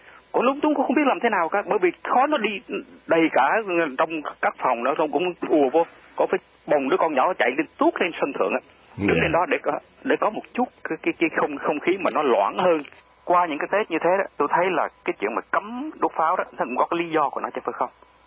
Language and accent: Vietnamese; Hoi An, Quang Nam, Vietnam; Đại khái ví dụ như cái phố Hội An mà chúng tôi đi học từ hồi nhỏ ở miền Trung đó